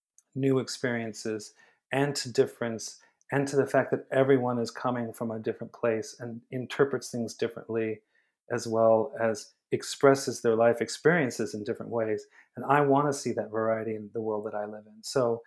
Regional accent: Los Angeles, California, United States; And I grew up in Los Angeles.

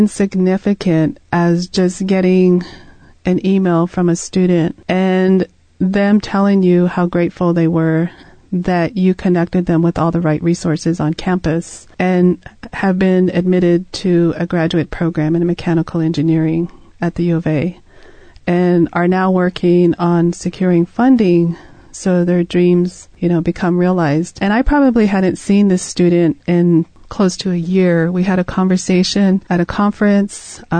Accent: Navajo Nation, United States; Growing up on the Navajo Reservation all my life, we had a real emphasis on education.

